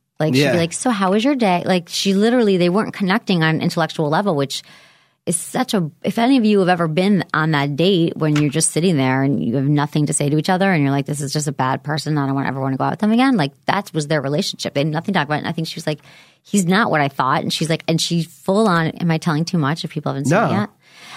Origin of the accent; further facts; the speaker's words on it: Michigan, United States; where I grew up in Michigan, small-town guy